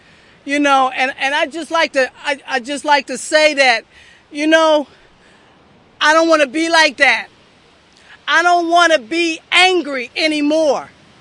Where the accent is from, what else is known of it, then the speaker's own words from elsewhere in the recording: Florida, United States; also born or lived in France / Texas; I was born in France. I grew up in Texas, and I was raised in Florida. You figure that one out.